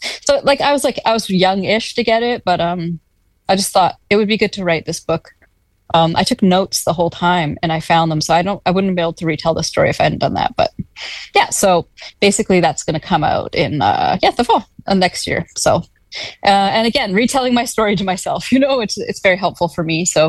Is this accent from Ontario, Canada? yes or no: no; Alberta, Canada; growing up in Alberta